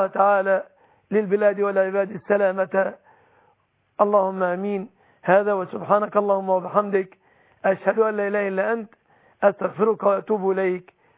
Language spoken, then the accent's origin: Arabic; Egypt; بلادنا مصر